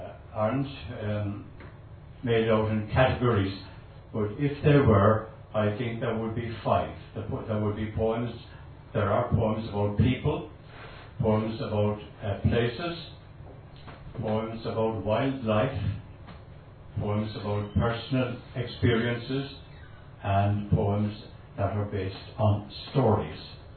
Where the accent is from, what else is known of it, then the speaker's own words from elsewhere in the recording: Kinsale, Munster, Ireland; I was brought up in Kinsale. I've always had a great love of the sea, and now I am stuck inland in Dunlanby.